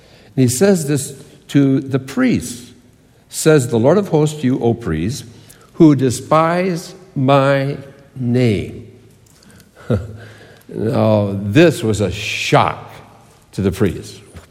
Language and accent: English; Hinckley, Minnesota, United States; Now, I grew up in Hinckley, Minnesota, where the men are men, and pansies are flowers, and the women are slightly above average. That's where I grew up, in Hinckley, Minnesota.